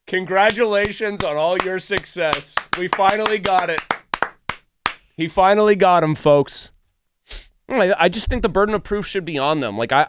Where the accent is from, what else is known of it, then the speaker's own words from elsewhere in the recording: Montour, Pennsylvania, United States; I'm from Montour, but whatever.